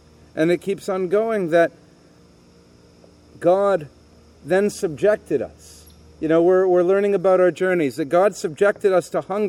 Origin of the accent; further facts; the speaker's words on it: Canada; now in United States; Most of you know by now that I'm Canadian. And a very proud Canadian, also now a proud American, but still a very proud Canadian.